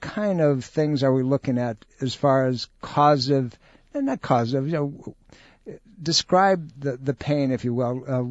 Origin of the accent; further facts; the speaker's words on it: New York, United States; Many of you know that I'm from the Western New York area where we average out about 250 inches of snow a year south of Buffalo.